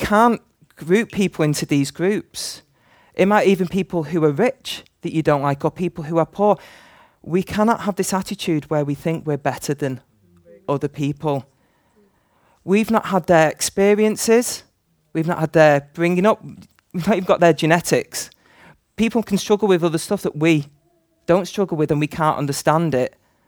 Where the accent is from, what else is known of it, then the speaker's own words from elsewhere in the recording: Manchester, North West England, United Kingdom; I'm from Manchester. So I moved here.